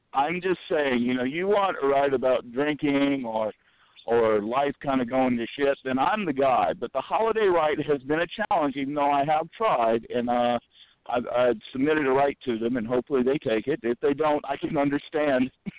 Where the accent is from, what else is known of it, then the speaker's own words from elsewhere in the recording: United States; You know, I'm an American. We're known for saying dumb things.